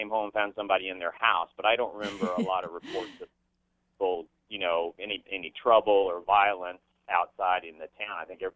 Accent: Sedalia, Missouri, United States; I grew up in Sedalia and I was a kid. Actually, I was 12 or 13, just back from Boy Scout camp

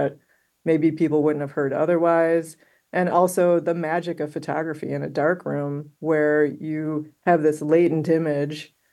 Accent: Homewood, Illinois, United States; I was born in Ingalls Hospital in the south suburbs of Chicago. I grew up in Homewood. I went to Homewood Flossmoor High School. I grew up in the 70s and the 80s.

